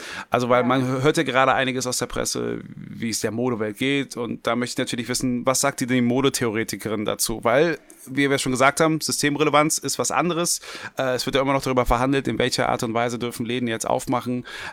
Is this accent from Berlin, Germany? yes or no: yes; Berlin, Germany; born there; ich als gebürtiger Westberliner